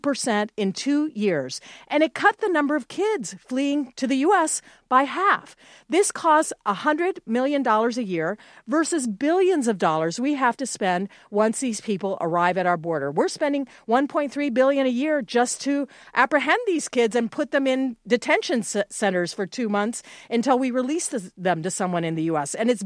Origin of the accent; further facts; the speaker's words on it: Los Angeles, California, United States; I'm from Los Angeles. We have the Gang Youth Reduction Program.